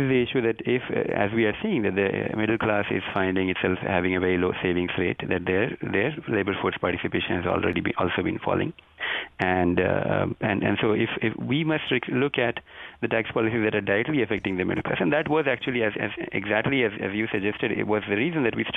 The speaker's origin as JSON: {"language": "English", "country": "India", "lives_now": "United States", "said": "I am from India, and education is what has given me the opportunities that this country has allowed me to get as well."}